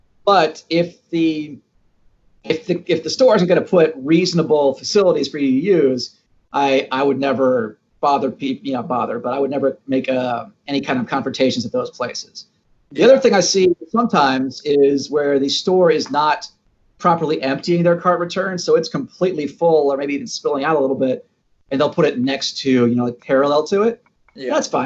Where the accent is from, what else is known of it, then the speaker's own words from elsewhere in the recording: Atlanta, Georgia, United States; They are, they're a few of them around here, and I'm from Atlanta where they have them as well.